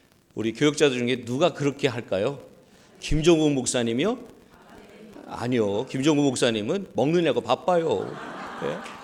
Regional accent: Buyeo, South Chungcheong, South Korea; 수련회를 간 장소는 제가 태어나서 자란 부여, 충남 부여를 다녀왔습니다.

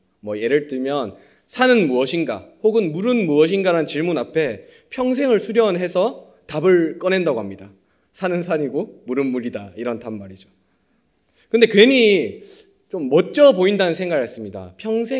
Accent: Daegu, South Korea; 오랜만에 이제 제 고향인 대구에 올라갔습니다.

